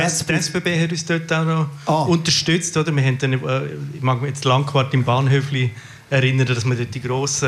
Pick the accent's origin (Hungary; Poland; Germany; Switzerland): Switzerland; Graubünden; Ich bin auf dem Land aufgewachsen, Graubünden, mit Jahrgang 84